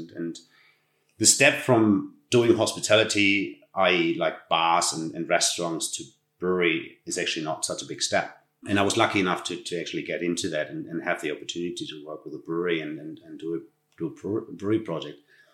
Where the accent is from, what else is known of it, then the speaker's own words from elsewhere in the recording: Germany; English is a second language; I'm from Germany